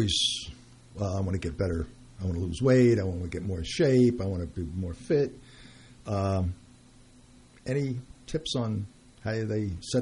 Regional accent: Brooklyn, New York, United States; I was brought up in Brooklyn, and my vacation, my mother would take me to Coney Island for a day

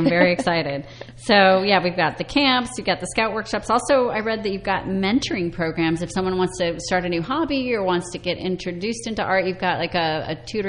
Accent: Cedar Rapids, Iowa, United States; born there; And what drew me there is I was born in Cedar Rapids, Iowa, and they have the Grant Wood American Gothic on display.

